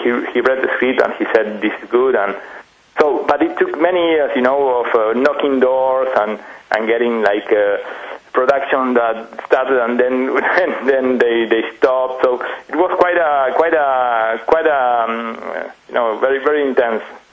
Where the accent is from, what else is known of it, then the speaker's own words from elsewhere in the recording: Argentina; English is a second language; now in France; Actually, I'm from Argentina. I'm living in France now, but I am from Argentina.